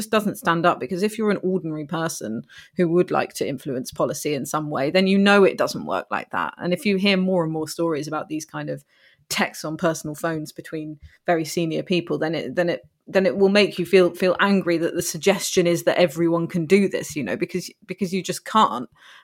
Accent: United Kingdom; And so I suppose as a British public, we are in a way prepared for the reaction

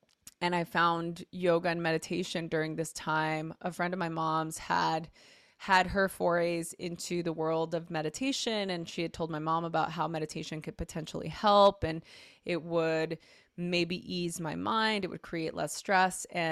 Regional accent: Los Angeles, California, United States; I grew up in a really rough part of LA during a very chaotic time in LA history. It was I grew up in East LA.

